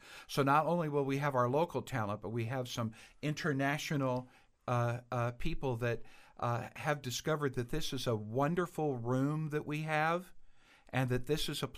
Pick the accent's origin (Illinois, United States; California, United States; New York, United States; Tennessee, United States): Illinois, United States; Belleville; I'm from that area. I'm originally from Belleville.